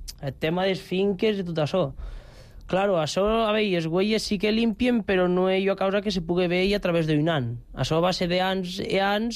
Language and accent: Catalan; Almenar, Catalonia, Spain; jo ja persona gran, et venc d'Almenar.